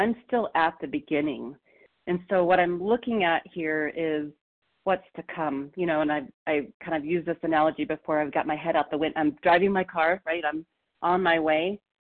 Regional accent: Colorado, United States; I'm from Colorado

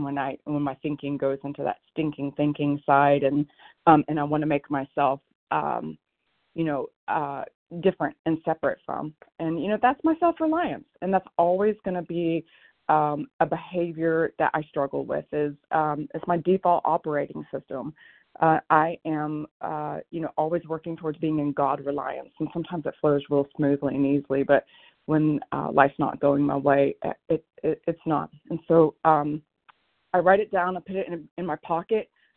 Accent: Oregon, United States; Yeah, you bet. Good morning. I'm from Oregon.

